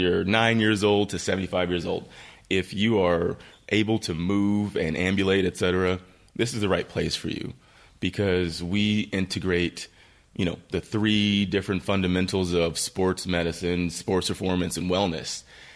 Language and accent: English; Gary, Indiana, United States; Well, I'm a region guy. I'm from Gary, Indiana, born and raised. Both my parents are from there.